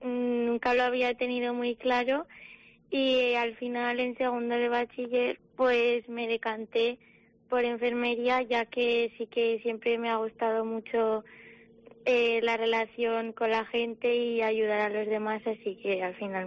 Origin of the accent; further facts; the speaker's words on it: Barbastro, Aragon, Spain; aunque soy de Barbastro, pues me gustan mucho los pueblos.